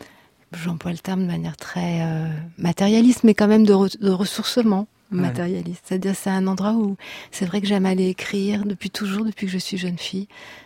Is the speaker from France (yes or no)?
yes; Le Havre, Normandy, France; born there; Je suis née au Havre, mais je n'y ai pas vécu.